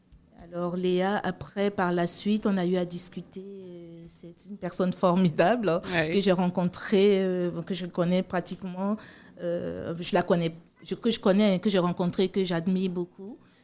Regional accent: Côte d’Ivoire; je suis ivoirienne, je connais mieux ici la situation.

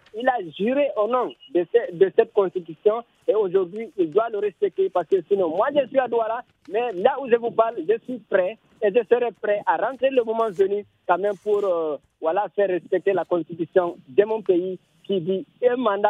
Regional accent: Guinea; parce que je suis originaire de la Guinée.

